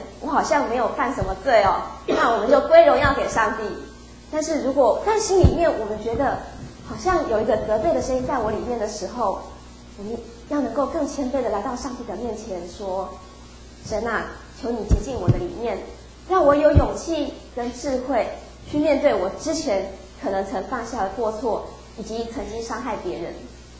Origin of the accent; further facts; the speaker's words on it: Taiwan; 在过去我们台湾人真的是非常的好客，而且人情味非常的浓厚